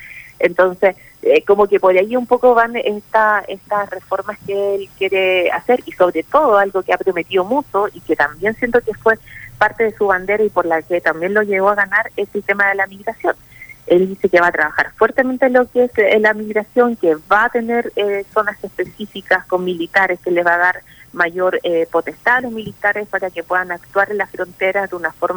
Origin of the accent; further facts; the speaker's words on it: Chile; yo lo veo, los conciertos que hay aquí en mi país